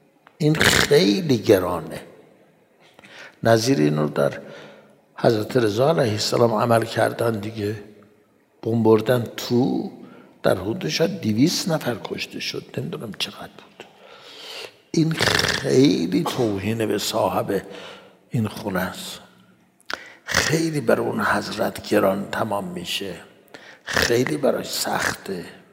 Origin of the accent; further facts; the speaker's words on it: Iran; born there; ما در ایران متولد شدیم، پدر مادرمون هم شیعه بوده